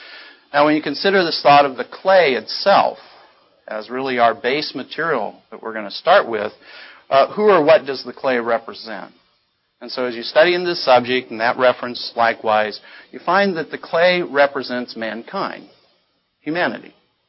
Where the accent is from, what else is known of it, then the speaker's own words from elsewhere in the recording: Oregon, United States; I grew up in Oregon, grew up in around the logging industry.